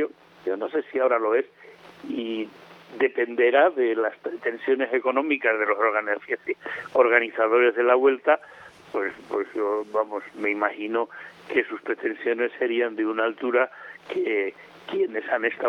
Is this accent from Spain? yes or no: yes; Miranda de Ebro, Castile and León, Spain; cuando era niño, que pasaba por el pueblo donde yo nací, por Miranda de Ebro, pues pasaba todos los años